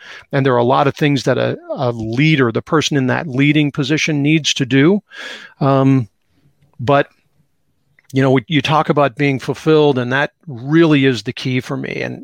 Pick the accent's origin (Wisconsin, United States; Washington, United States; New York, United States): Washington, United States; Seattle; when I was a teenager, growing up in Seattle, doing a lot of hiking and climbing as a Boy Scout